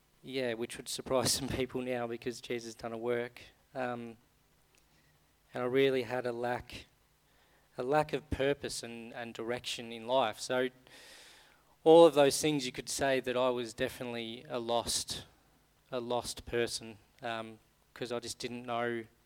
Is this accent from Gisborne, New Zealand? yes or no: yes; Gisborne, New Zealand; I was born in Gisborne, lived in Gisborne all of my life.